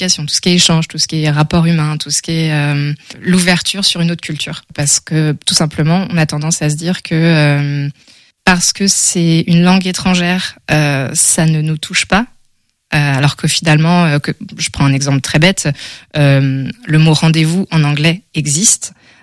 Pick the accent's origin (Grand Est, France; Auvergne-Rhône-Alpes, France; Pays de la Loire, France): Pays de la Loire, France; Nantes; moved away as an adult; je viens de Nantes, à la base. J'ai eu pas mal la bougeotte. Donc, je suis partie de Nantes quand j'avais une petite vingtaine